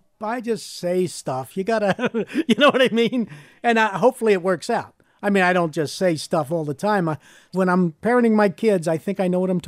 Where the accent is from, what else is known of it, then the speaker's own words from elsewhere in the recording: Philadelphia, Pennsylvania, United States; That's the way I grew up. I'm from Philly, and that's the way we played, you know?